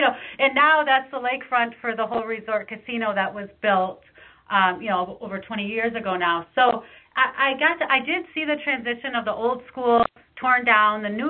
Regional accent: Ohio, United States; I mean, where I grew up in Ohio, it was all cornfields and farmers, and now I'm moving to a reservation

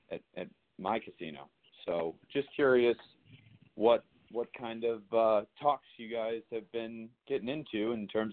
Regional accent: Michigan, United States; now in Las Vegas, United States; Coming from Las Vegas, I've only been out here for 3.5 years. I'm originally from Michigan

